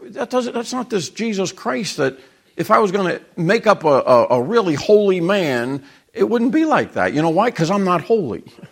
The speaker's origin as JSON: {"language": "English", "region": "Southern United States", "country": "United States", "said": "So you're not going to get anything on me as a Southerner."}